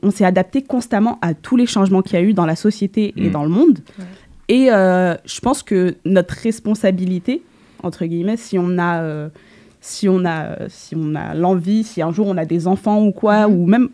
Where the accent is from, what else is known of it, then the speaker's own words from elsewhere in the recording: Saint-Denis, Île-de-France, France; j'ai grandi, je suis née, j'ai grandi à Saint-Denis, en Seine-Saint-Denis.